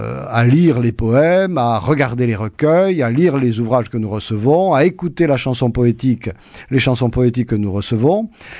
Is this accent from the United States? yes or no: no; Nouvelle-Aquitaine, France; Il y en a chez moi en Béarn